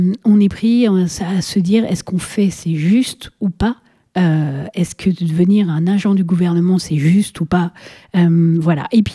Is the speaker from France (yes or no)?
yes; France; parce que voilà, hein, on est français.